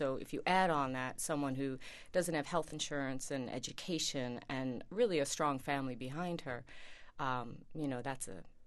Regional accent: Queens, New York, United States; Well, I think I grew up in Queens, and I think there's a similar attitude, not certainly a sound, but there's a similar attitude.

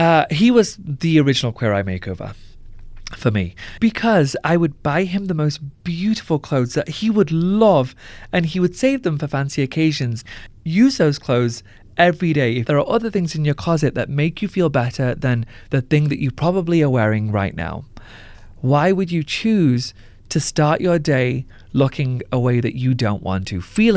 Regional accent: Pakistan; now in United States; people assume I'm Mexican here, which I find hilarious. I've never been called something offensive for being Pakistani or for being a threat to this state.

